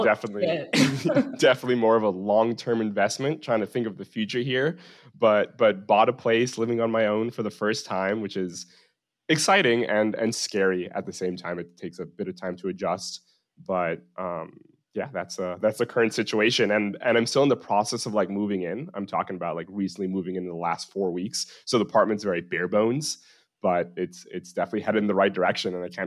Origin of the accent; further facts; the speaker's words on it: New Jersey, United States; now in New York, United States; So born and raised in Jersey, I am currently 26.